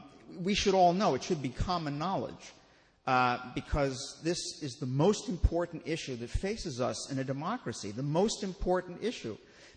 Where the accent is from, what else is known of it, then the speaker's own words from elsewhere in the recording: Chicago, Illinois, United States; I would be just as uneasy, because I'm from Chicago.